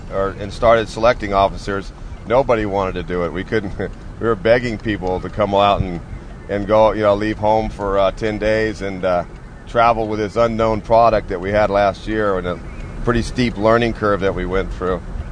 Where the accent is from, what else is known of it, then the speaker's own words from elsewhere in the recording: Fairfield, California, United States; the Solano Bicycle Classic in Fairfield, my hometown